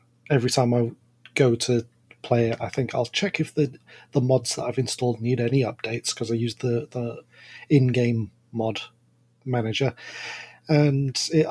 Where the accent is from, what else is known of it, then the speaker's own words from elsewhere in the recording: Yorkshire and the Humber, United Kingdom; I'm a Yorkshireman. We're stingy.